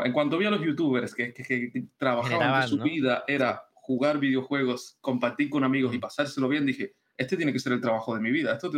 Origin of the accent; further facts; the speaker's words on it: Cuba; Yo era muy chamaco todavía, vivía en Cuba, no teníamos ni siquiera acceso a internet